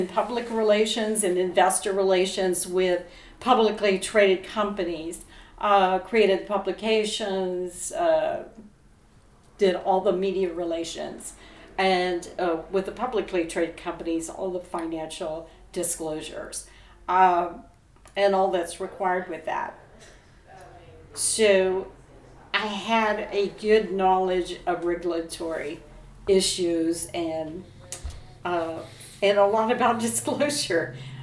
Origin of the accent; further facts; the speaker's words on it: Fort Worth, Texas, United States; also born or lived in Duncan, Oklahoma; I am not. I grew up in Fort Worth. I was born in Duncan, Oklahoma, home of Halliburton.